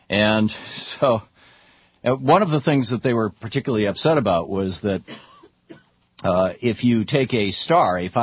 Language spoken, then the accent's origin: English; Lansing, Michigan, United States; When I was young, growing up in Lansing, Michigan, there was this local group.